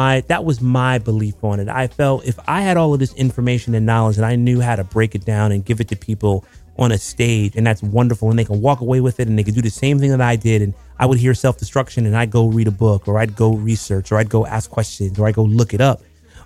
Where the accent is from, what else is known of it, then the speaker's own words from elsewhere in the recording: New Jersey, United States; and growing up in New Jersey with racism